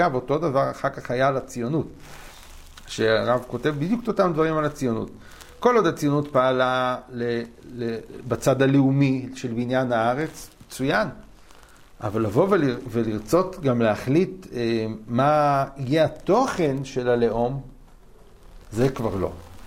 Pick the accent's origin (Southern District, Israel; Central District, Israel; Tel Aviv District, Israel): Central District, Israel; Kfar HaRoeh; אני גדלתי בכפר הרוי, אבא שלי למד בכפר הרוי.